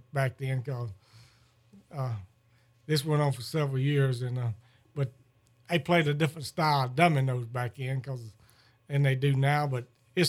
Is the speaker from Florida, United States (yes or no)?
yes; Tallahassee, Florida, United States; I was raised, I was raised on Skinnakle in Tallahassee.